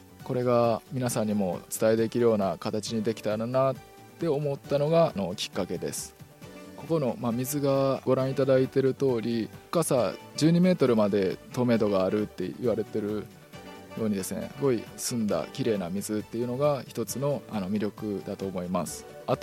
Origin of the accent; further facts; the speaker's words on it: Hyogo, Japan; now in Towada, Japan; 僕が生まれ育った兵庫県とは全く違う自然環境がここにはありまして